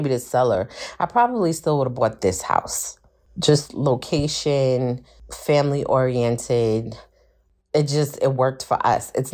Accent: Brooklyn, New York, United States; it was the first house that I saw that reminded me of where I grew up in Brooklyn.

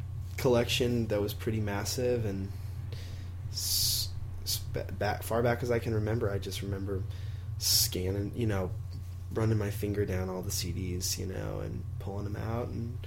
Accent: St. Louis, Missouri, United States; I was born and raised here in St. Louis. Born in the late summer of '88 here in this great town. Grew up in South City, not too far from where we are currently hanging out.

